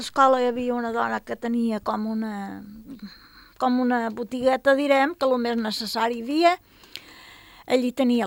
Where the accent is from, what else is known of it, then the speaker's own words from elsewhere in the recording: La Mola, Balearic Islands, Spain; now in Sant Francesc Xavier, Spain; Jo, clar, jo havia nascut a la Mola, jo som de la Mola, direm, sí, el que passa que quan me vaig casar, visc a San Fernando